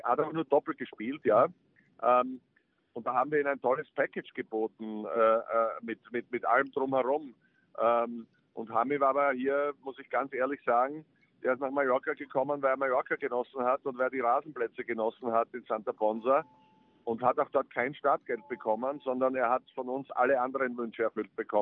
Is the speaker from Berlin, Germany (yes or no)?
yes; Berlin, Germany; wäre schön als Berlinerin.